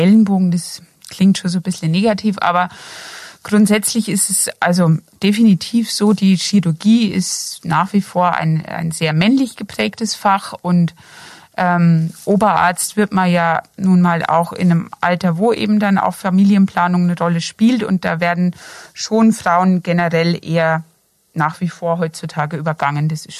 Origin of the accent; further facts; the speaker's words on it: Bavaria, Germany; Also ich komme nicht gebürtig aus Franken, ich komme aus dem Bayerischen Wald, bin aber quasi durch Studium nach Würzburg gekommen.